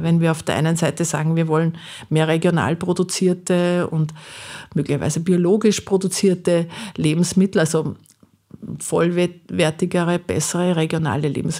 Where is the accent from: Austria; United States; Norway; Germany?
Austria; Linz, Upper Austria; Also ich komme ja aus Linz